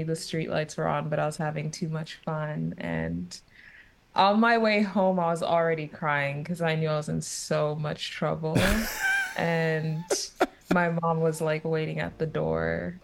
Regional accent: Zambia; born there; moved away; also born or lived in Sweden; Yeah, so I was born in Zambia, and all of my family was and is still there.

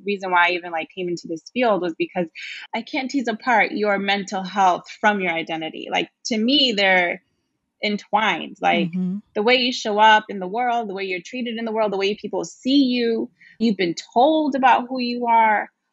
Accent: Brooklyn, New York, United States; I grew up in Brooklyn. I grew up in really just diverse and very nurturing kind of communities.

